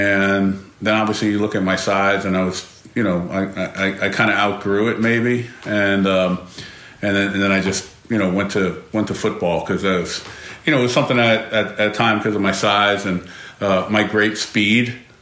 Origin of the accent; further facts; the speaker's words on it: Bronx, New York, United States; So growing up in the Bronx, I would say that it's baseball was more of a bigger part because obviously, you know, the Yankees are from the Bronx and everybody, you know, talked about baseball.